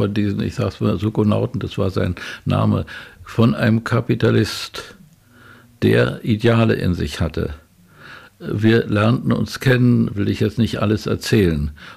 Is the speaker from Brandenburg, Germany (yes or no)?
yes; Eberswalde, Brandenburg, Germany; und hier meine Heimat auch, Lüdersdorf, Eberswalde